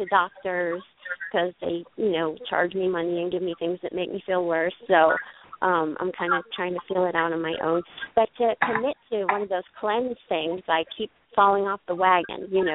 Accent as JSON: {"language": "English", "region": "North Carolina", "country": "United States", "said": "North Carolina. My number is an old number from Arizona."}